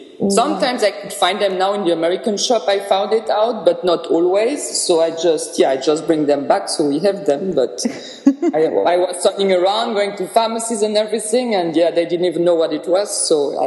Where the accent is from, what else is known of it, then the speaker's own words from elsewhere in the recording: Belgium; now in Switzerland; We are from Belgium originally, but we bought a place in Switzerland, so our base now is in Switzerland.